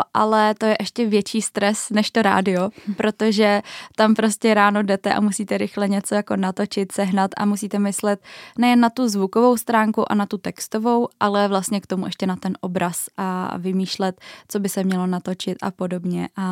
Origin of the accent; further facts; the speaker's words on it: Klášterec nad Ohří, Ústí nad Labem Region, Czechia; now in Brno, Czechia; já pocházím ze severozápadních Čech, z Klášterce nad Ohří a tam samozřejmě máme nějaké noviny